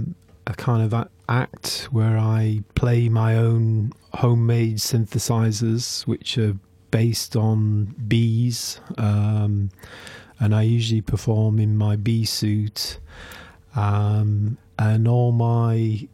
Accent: Yorkshire and the Humber, United Kingdom; Well, I come from Yorkshire and I was brought up, my father had a kind of small holding with various animals, and there was a pig farm on one side

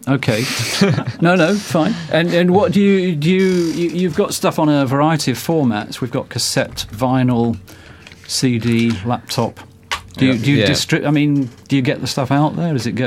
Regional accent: Leicester, East Midlands, United Kingdom; I'm from Leicester.

